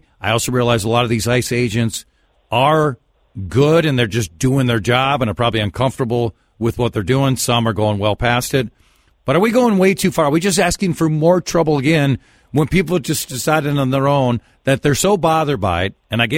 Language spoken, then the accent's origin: English; Minnesota, United States; accent: Minnesota; If I go somewhere else, I have my Minnesota accent, apparently.